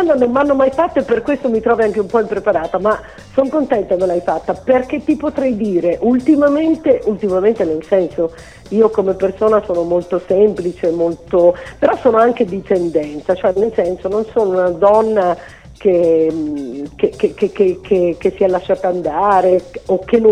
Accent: Tuscany, Italy; sono un po' da buona toscana, un po' chiacchierona

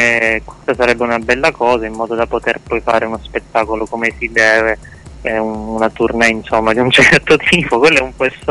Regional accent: Giarre, Sicily, Italy; al momento sono qui in provincia di Catania, Giarre, nella mia città natale.

